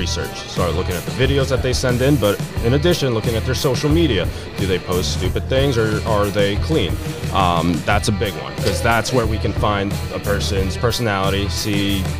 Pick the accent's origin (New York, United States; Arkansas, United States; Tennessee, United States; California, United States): New York, United States; Queens; I'm originally from Queens, New York, born and raised, and went to Xavier High School in the city.